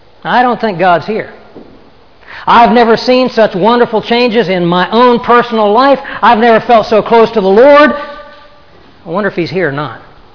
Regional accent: the South, United States; Now, I'm from the South, and in the South, bird hunting only has one connotation.

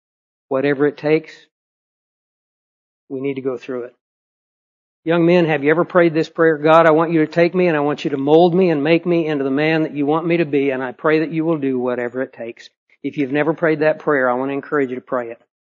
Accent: Scotland, United Kingdom; By the way, being Scottish, when I hear bagpipes, my blood begins to boil. I want to go to battle.

